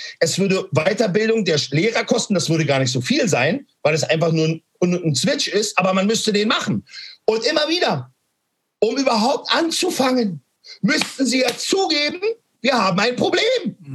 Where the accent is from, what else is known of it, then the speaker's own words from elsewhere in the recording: Berlin, Germany; Schaut mal, ich komme aus Berlin.